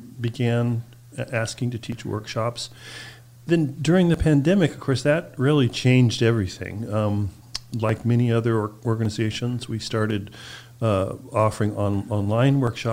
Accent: California, United States; now in Kalamazoo, United States; I'm originally from California. And I published a book in California, and that helped me get into the graduate program here at Western with the fellowship.

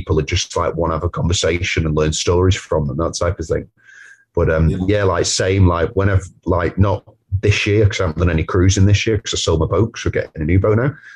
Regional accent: Wigan, North West England, United Kingdom; We are from Wigan, so I'm pretty sure Wigan at one point had like the most pubs per square mile, like in the UK.

